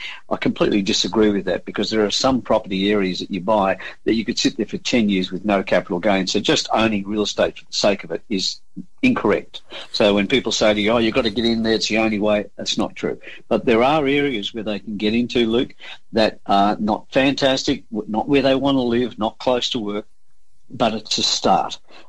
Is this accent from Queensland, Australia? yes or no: no; Crookwell, New South Wales, Australia; That's my hometown, and I love Crookwell.